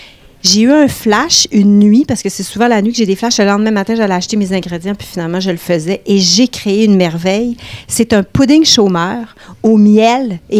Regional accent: Quebec, Canada; Je suis saguenéenne.

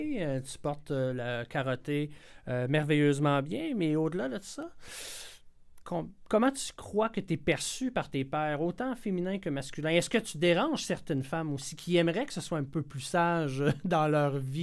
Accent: Quebec, Canada; Moi, je suis originaire de la Gaspésie.

